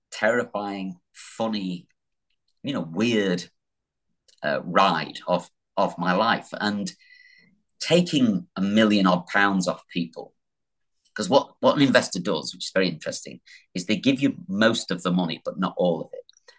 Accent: the north of England, United Kingdom; Should be called MD the North or something like that, really, because I'm from the North.

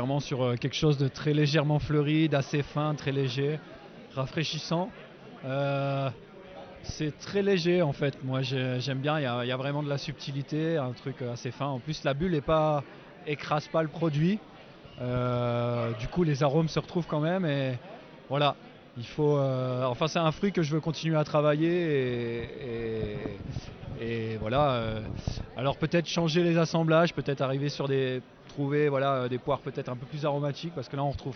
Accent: Grand Est, France; une poire qui s'appelle la poire du curé, qui est très présente chez nous en Lorraine.

